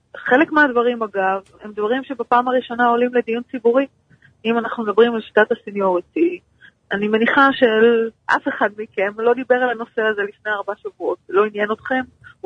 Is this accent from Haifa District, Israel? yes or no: no; Jerusalem, Jerusalem District, Israel; אני ירושלמית